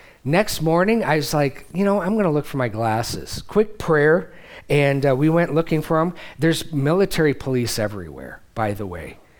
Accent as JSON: {"language": "English", "region": "Midwest", "country": "United States", "tie": "born or raised there", "said": "Now, Deb and I grew up in the Midwest, and windstorms, in particular tornadoes, were part and parcel of life."}